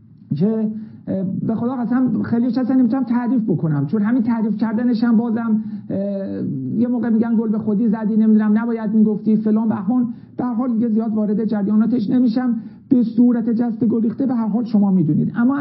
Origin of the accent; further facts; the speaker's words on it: Iran; به خاطر عشق علاقه که به وطنم ایران و سربلندی وطنم دارم